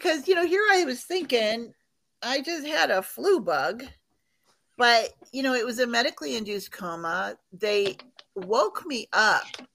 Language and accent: English; Ohio, United States; I grew up in Ohio.